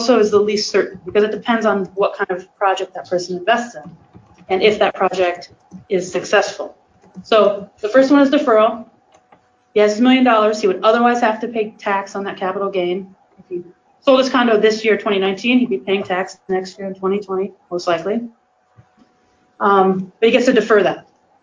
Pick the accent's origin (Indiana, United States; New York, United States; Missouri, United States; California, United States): Indiana, United States; I must admit I'm from Indiana, so I'm a Colts fan.